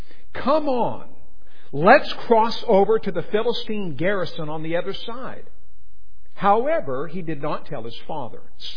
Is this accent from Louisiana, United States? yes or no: no; Whitefish, Montana, United States; I grew up in Montana, in Whitefish, Montana.